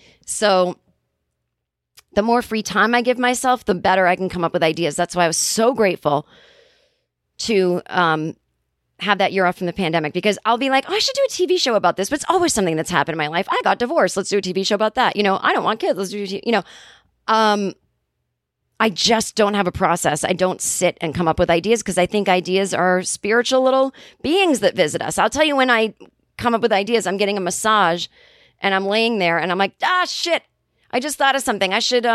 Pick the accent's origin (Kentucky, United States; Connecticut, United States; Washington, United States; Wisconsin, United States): Kentucky, United States; I'm from Kentucky. I grew up with the word toboggan, meaning a knitted hat one would wear in the winter